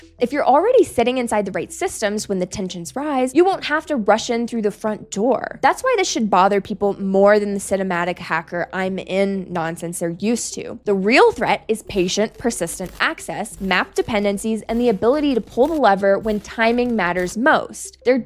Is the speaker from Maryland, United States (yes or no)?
no; North Carolina, United States; In my home state of North Carolina, in 2022, attackers shot two substations